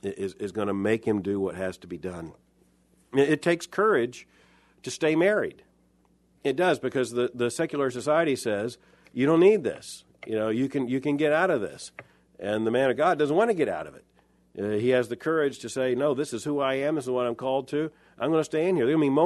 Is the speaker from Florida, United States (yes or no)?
yes; Lakeland, Florida, United States; the church I grew up in Lakeland, Florida.